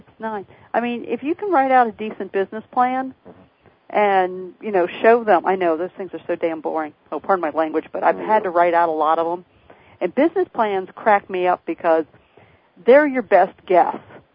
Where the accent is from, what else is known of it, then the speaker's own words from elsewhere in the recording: Maryland, United States; accent: Southern Maryland; I know. It's my Southern Maryland accent.